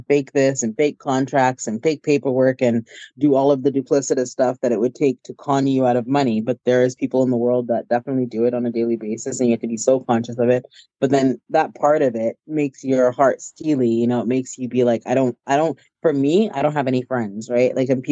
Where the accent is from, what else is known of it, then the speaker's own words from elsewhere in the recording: Nigeria; And as a Nigerian, I would say, like, my people are very hard